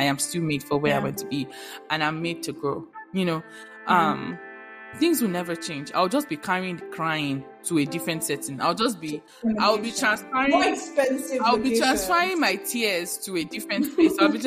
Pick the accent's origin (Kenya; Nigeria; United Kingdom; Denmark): Nigeria; English is a second language; now in United States; Because I'm Nigerian and I have a different accent doesn't mean I cannot do what I need to do.